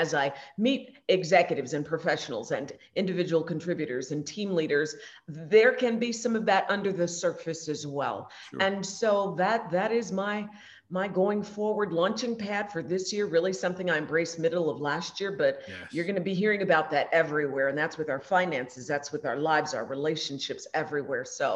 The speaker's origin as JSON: {"language": "English", "town": "Minneapolis", "region": "Minnesota", "country": "United States", "moved": "yes", "lives_now": "Houston, United States", "said": "Yes, so I hail from North Minneapolis, but I do consider myself a Houstonian now. I've been here a good long time."}